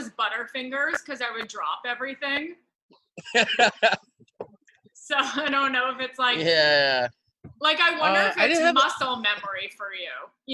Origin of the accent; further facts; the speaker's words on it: New York, United States; A lot of my friends, I'm from New York. So a lot of my friends went to IU.